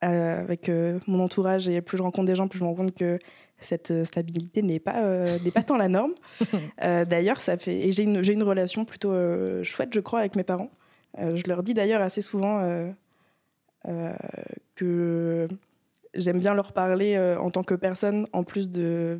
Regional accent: Brittany, France; now in Paris, France; j'ai 28 ans. Je suis bretonne dans mon cœur, mais ouais. Sur Paris depuis 9 ans maintenant, donc en région parisienne.

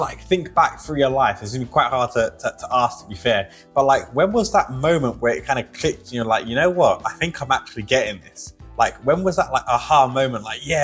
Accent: London, United Kingdom; now in Knutsford, United Kingdom; I grew up in East London, which isn't the kind of well-known area, a lot of like black minorities. And where I live now, other than I'm traveling at the moment, but where I live now is in Knutsford, Cheshire.

